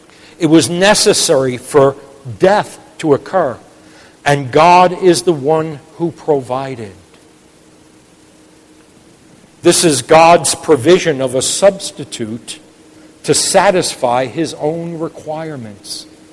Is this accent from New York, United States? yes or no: yes; New York, United States; moved away as an adult; now in Michigan, United States; I grew up in the Bronx. I didn't know what it was to skin an animal until I was 30 years old and moved to Michigan.